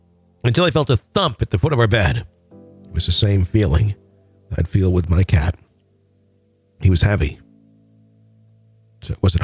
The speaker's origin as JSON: {"language": "English", "town": "Mesa", "region": "Arizona", "country": "United States", "tie": "born or raised there", "said": "I grew up in Mesa, Arizona."}